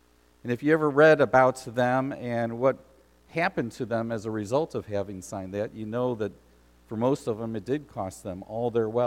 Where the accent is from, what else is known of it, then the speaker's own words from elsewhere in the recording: United States; to defend the freedoms and the beliefs that we have as American people. And it's not just our country